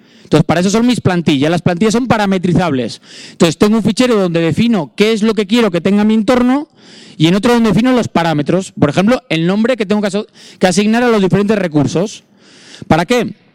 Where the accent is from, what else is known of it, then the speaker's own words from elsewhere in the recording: Bilbao, Basque Country, Spain; yo es que soy de Bilbao.